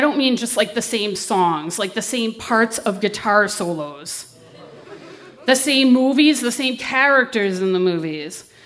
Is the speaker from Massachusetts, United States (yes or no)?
yes; Boston, Massachusetts, United States; But, like, I kind of didn't know, like, what I even wanted because I grew up in Boston.